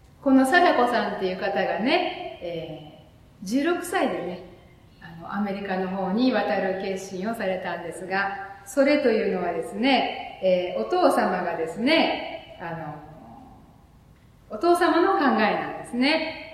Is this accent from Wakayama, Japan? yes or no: no; Hiroshima, Japan; 私も広島ですから、おーと思ったんですが